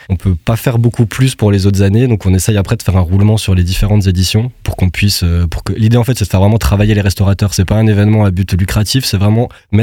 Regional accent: Mulhouse, Grand Est, France; On est des Mulhousiens 100%.

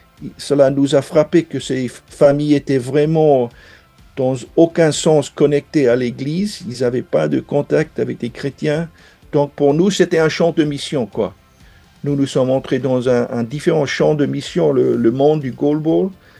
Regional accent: Wales, United Kingdom; French is a second language; chez nous, au Pays de Galles, il n'y avait pas d'entraîneur de goalball.

